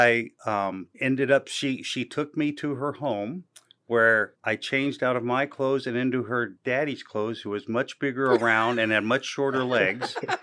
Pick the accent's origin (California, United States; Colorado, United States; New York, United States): Colorado, United States; also born or lived in Tennessee; I was born in Tennessee, but I grew up in Colorado, which is a long way from Arkansas in distance, in culture, in climate, in every way. I grew up along the Front Range of Colorado